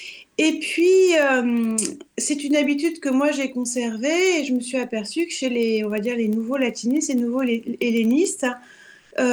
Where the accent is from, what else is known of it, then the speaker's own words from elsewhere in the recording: Montpellier, Occitanie, France; now in Paris, France; J'arrivais de ma province, qui n'est pas très loin de la vôtre, hein, parce que je venais de Montpellier.